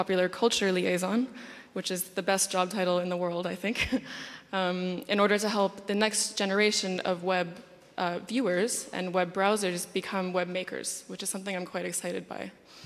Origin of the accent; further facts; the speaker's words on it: Las Vegas, Nevada, United States; also born or lived in Vancouver; I have a kind of weird accent. I'm a bit of a foreigner. I am Canadian from Vancouver, but I grew up in the post-industrial wastelands of Las Vegas